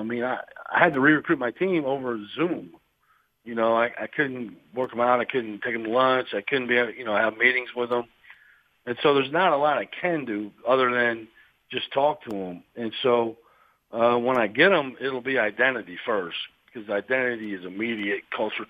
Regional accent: Iowa, United States; You know, I grew up in Iowa. I grew up watching the Big Ten.

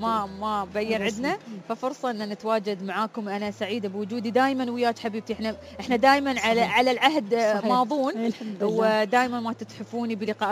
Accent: United Arab Emirates; أفتخر كإماراتية متخصصة

